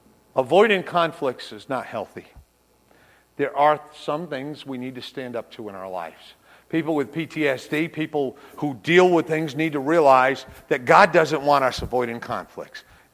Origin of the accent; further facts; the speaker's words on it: Connecticut, United States; when we were kids, we grew up in Connecticut, and the weather's probably an awful lot like Wisconsin.